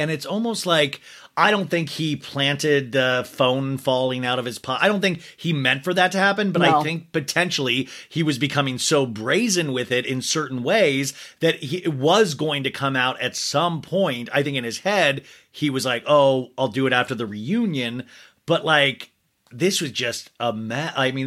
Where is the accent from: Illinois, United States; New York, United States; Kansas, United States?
Kansas, United States; I came from Kansas.